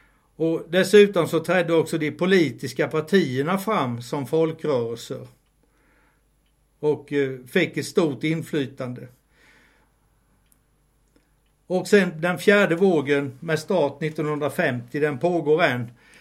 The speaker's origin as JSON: {"language": "Swedish", "town": "Dala-Järna", "region": "Dalarna County", "country": "Sweden", "tie": "born or raised there", "said": "Dala-Järna-trakten, som även är min hemtrakt. Min mamma var nämligen född upp i Skålö i Dala-Järna, så jag är halvmas."}